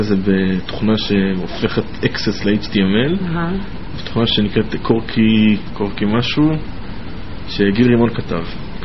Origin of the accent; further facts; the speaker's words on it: Herzliya, Tel Aviv District, Israel; אני חושב שאני הרצליאני, אפילו שאני מאמין שאני תל אביבי בנשמה.